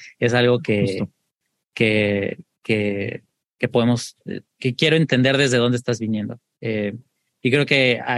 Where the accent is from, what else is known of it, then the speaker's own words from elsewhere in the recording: Mexico City, Mexico; now in San Francisco, United States; vivo, soy de Ciudad de México, pero vivo en San Francisco